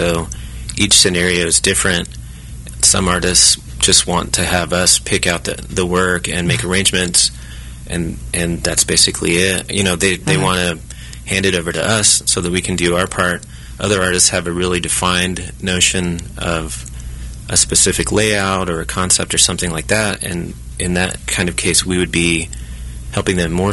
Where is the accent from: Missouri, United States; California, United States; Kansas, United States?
Kansas, United States; Wichita; I'm from the Wichita area. I studied at Wichita State, graphic design and studio arts